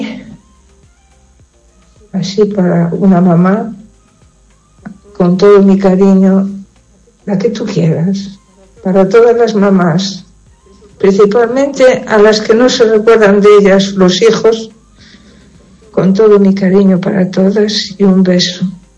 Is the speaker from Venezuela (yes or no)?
no; A Coruña, Galicia, Spain; la de Coruña.